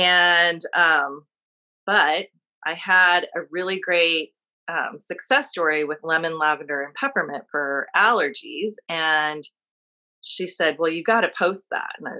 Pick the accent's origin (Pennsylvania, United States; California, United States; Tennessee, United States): California, United States; also born or lived in New York / San Diego; So I was born in New York and then my parents moved out to California and I grew up in the Bay Area, went to school in San Diego and have been in the San Diego area since 1987.